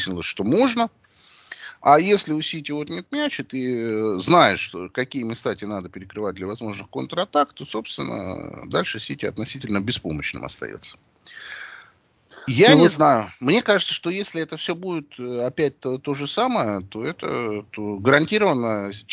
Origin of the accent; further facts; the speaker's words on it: Russia; Мы говорим, мы из России.